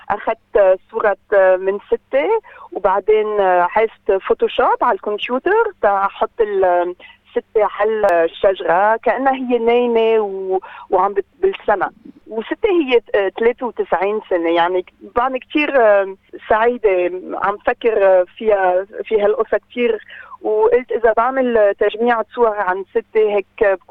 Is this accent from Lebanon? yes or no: yes; Lebanon; now in France; أنا لبنانية من فرنسا